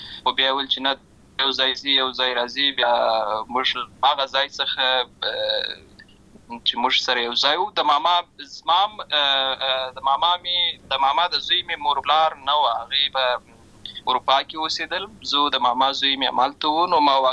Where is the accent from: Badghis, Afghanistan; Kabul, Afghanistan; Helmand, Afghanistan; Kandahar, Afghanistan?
Helmand, Afghanistan; Lashkar Gah; also born or lived in Uruzgan; زه په اصل کې د اروزګان ولایت یم، اما زه په هلمند ولایت لشکرګاه کې پیدا شوی یم، اما د لوی سوی یم، عملته مې ښوونځی لسته ده، عملته مې ټول ژوند مې له هماغه ځای څخه پیل شوی دی، خو په اصل کې زه د اروزګان ولایت څخه.